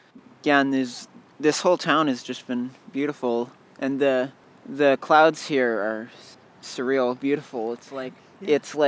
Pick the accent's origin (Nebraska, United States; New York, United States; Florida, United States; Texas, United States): Nebraska, United States; Omaha; we're from Omaha.